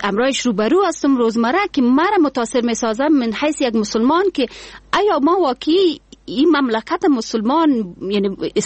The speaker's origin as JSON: {"language": "Persian", "region": "Kandahar", "country": "Afghanistan", "said": "من خودم از قندهار هستم و به این فخر میکنم که قنداری هستم"}